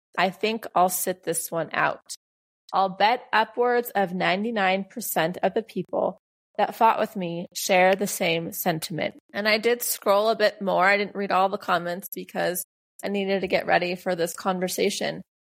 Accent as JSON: {"language": "English", "country": "United States", "said": "Now, Kate is Australian. I'm from the United States."}